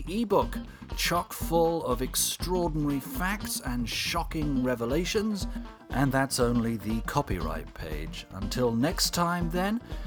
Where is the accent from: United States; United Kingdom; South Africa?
United Kingdom; England; I was born and raised in England